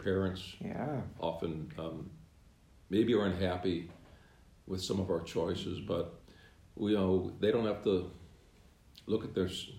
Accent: Chicago, Illinois, United States; I mean, I'm from Chicago. And from a kind of tough part of the north side of Chicago is where I grew up.

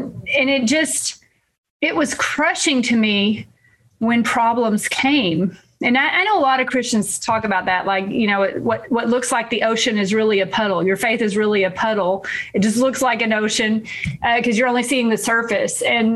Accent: Texas, United States; And I don't know if it's just a function of East Texas, when I grew up here in East Texas, and I grew up here Baptist, and I left that faith behind.

